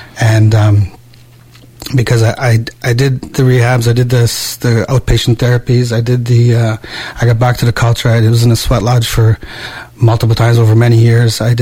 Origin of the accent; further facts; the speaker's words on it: Garden River, Ontario, Canada; now in Quebec, Canada; I'm an Ojibwe from Garden River, Ontario. I've been in Quebec now for the past 18 years or so